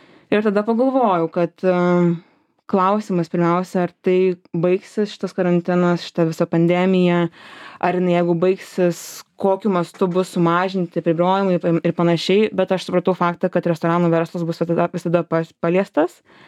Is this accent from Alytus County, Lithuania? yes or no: yes; Alytus, Alytus County, Lithuania; also born or lived in Kaunas; Aš studijavau Kaune, pati esu alytiškė, tai tiesiog būdavo taip, kad savaitgaliais mes grįžtam namo su sese į Alytų.